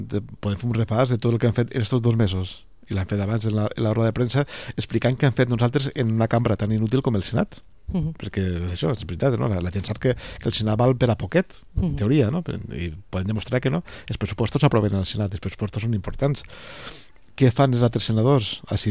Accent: Valencian Community, Spain; l'11% de la població, que som els valencians i valencianes.

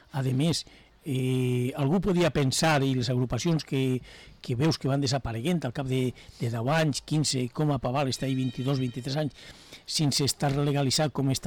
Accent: Llíria, Valencian Community, Spain; Jo no puc fugir dels meus rels, que és de... Soc de Llíria, de València, soc de Llíria.

